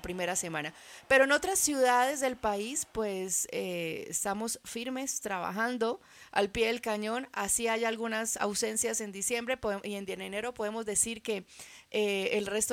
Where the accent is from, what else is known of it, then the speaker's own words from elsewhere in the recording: Cali, Valle del Cauca, Colombia; porque yo soy de Cali.